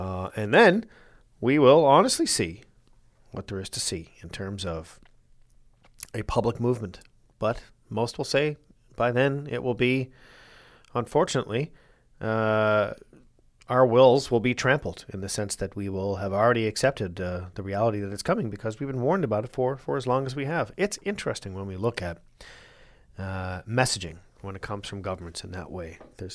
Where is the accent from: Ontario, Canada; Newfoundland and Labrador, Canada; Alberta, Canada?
Newfoundland and Labrador, Canada; Born and raised in Newfoundland.